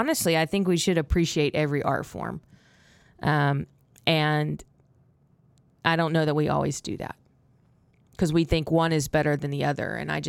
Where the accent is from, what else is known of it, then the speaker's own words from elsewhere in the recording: Carthage, Texas, United States; I grew up in Carthage, Texas, a very small town in East Texas. Back in the day, it was smaller. It's a little larger now.